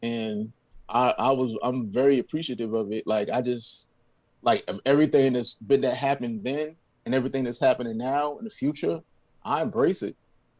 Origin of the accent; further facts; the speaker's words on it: Charlotte, North Carolina, United States; also born or lived in Washington, D.C. / New York; I'm originally from Charlotte. So I'm a transplant, but I'm back and forth, like, you know, D.C. and New York, like, a lot.